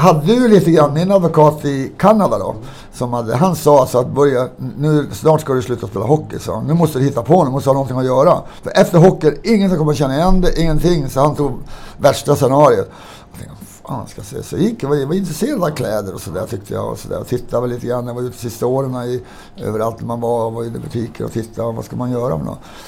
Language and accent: Swedish; Kiruna, Norrbotten County, Sweden; born there; Utan min pappa var född där. Jag född i Kiruna.